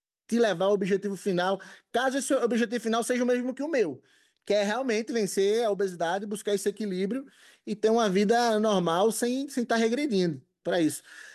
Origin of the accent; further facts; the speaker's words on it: Recife, Pernambuco, Brazil; Em Recife é onde eu cresci, nasci, cresci, morei a vida toda.